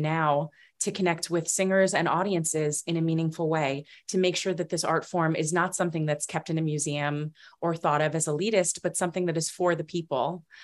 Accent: Long Island, New York, United States; Growing up on Long Island, I loved to go see

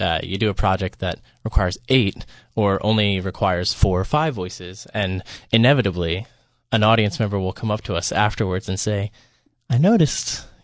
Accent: Philadelphia, Pennsylvania, United States; I'm from the Philadelphia area, as are 2 of our other members

